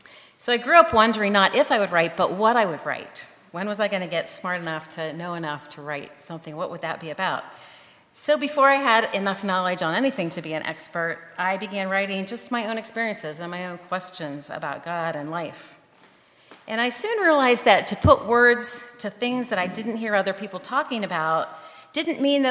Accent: Scottdale, Pennsylvania, United States; I grew up in Scottsdale, Pennsylvania, when it was the word capital of the Mennonite Church.

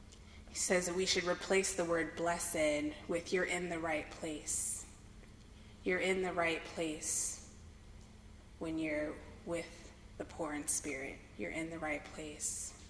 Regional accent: California, United States; also born or lived in New Hampshire; but I grew up in California, like it says in my bio, but I actually went to boarding school in New Hampshire

